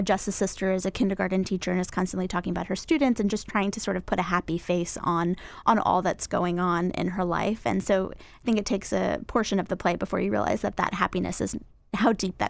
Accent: Florida, United States; And I'm from the South, I'm from Florida

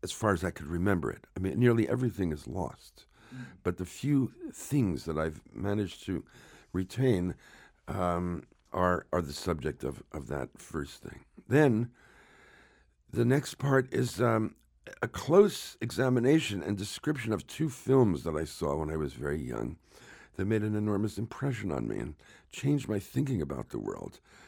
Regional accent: Newark, New Jersey, United States; I'm from Newark, New Jersey

